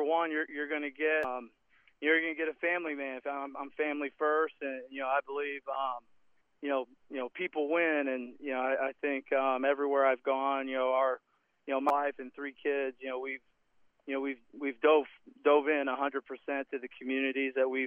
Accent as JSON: {"language": "English", "region": "Iowa", "country": "United States", "tie": "born or raised there", "said": "You know, I'm from Iowa, my wife is from Iowa, we're born and raised in Southeast Iowa"}